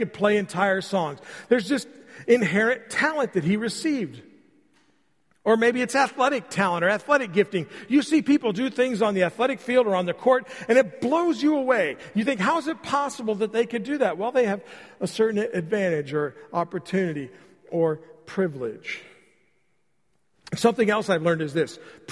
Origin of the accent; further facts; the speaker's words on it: United States; born there; For example, I was born in the United States. That's a privilege.